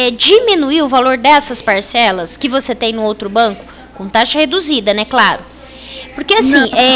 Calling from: Ribeirão Preto, São Paulo, Brazil; Eu falo aqui de Ribeirão Preto, a gente fala aqui da Avenida Presidente Vargas, 1265.

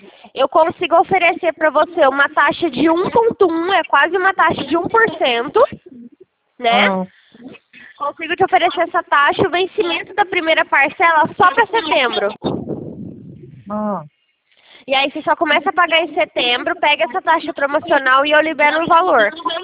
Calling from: Rio Claro, São Paulo, Brazil

